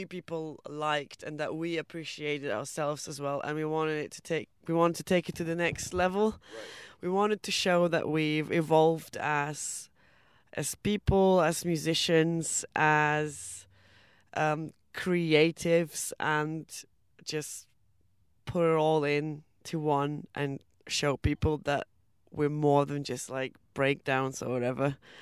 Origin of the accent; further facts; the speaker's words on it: Germany; now in United Kingdom; And while I was growing up in Germany, I thought it was kind of something that people weren't very comfortable with.